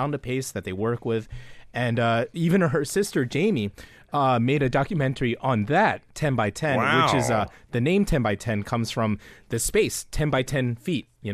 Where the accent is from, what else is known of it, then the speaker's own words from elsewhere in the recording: Northeast, United States; I'm from the Northeast, this next spot. It just tastes like home to me.